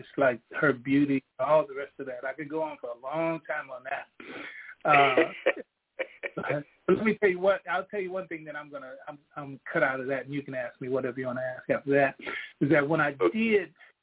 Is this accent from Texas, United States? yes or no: yes; Denison, Texas, United States; born there; I was born in Denison, Texas, and there's claims of fame there, but I'll leave them out. I was born in Denison, Texas in 1951